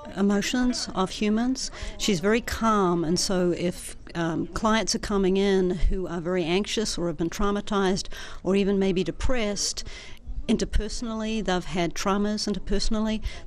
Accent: New Zealand; I'm from New Zealand, and so, you know, I am very, or hope to be, just very, you know, culturally humble

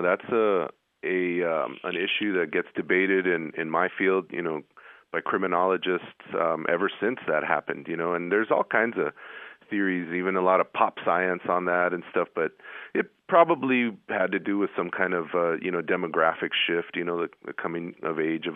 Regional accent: Ysleta, Texas, United States; Yeah, I grew up in the Lower Valley community called Isleta. And as most of your listeners will know, it's a very historic, you know, community. And it's a high poverty community.

